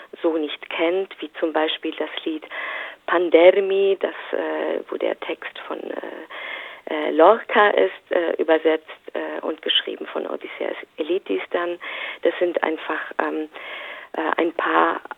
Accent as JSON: {"language": "German", "town": "Stuttgart", "region": "Baden-Württemberg", "country": "Germany", "tie": "born or raised there", "said": "in Stuttgart, wo ich aufgewachsen bin, da ist eine große griechische Gemeinde"}